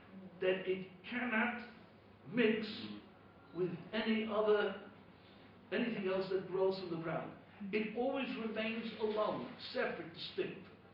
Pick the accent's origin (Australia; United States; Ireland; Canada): United States; New York; born there; I was born in New York, but I come from Eretz Yisrael.